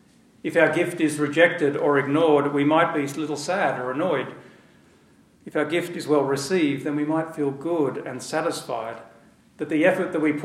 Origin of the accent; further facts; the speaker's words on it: Australia; In my home country of Australia, there is vast deserts.